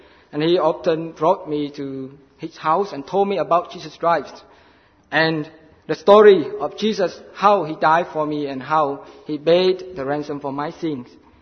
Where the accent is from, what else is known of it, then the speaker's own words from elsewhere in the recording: Vietnam; I'm from Vietnam